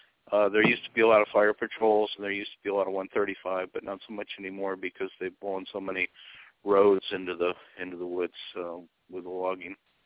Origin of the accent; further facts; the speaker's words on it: Maine, United States; Well, I'm from Maine, really.